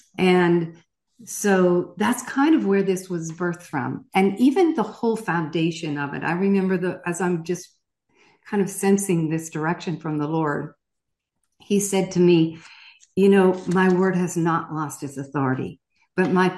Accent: Georgia, United States; right near us, right in my hometown, right in outside of Atlanta.

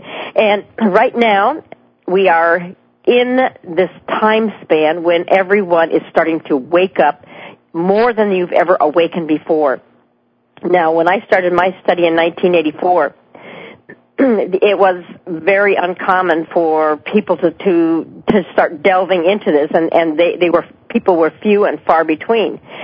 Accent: California, United States; also born or lived in Mount Shasta; now in Eugene, United States; I say up here because I came from the Bay Area originally via Mount Shasta, California.

